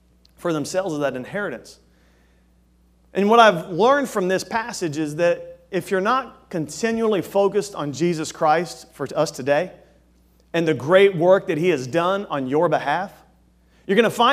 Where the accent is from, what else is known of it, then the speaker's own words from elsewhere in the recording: Daytona Beach, Florida, United States; accent: southern drawl; my deep south, you know, southern drawl. Some of you say, deep south, where are you from? All the way as far south as Daytona Beach. And so where the accent comes from, I have no idea